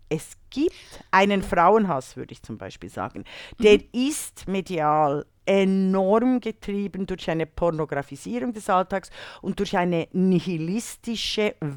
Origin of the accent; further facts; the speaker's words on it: Bern, Switzerland; Meine Heimatstadt Bern in der Schweiz.